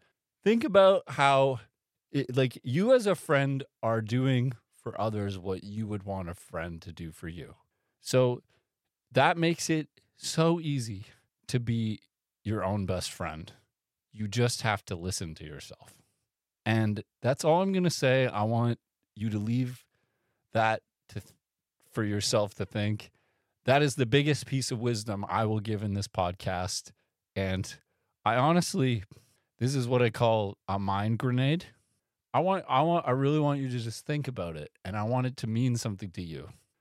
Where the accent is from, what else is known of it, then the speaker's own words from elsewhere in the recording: Canada; And yes, I live in Toronto. I'm from Canada.